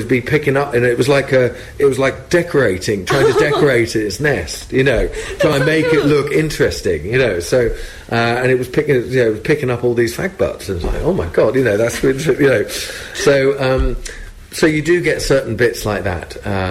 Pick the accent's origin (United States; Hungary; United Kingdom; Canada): United Kingdom; England; So I'm obviously from England, and we have a slightly different rhyme, you know.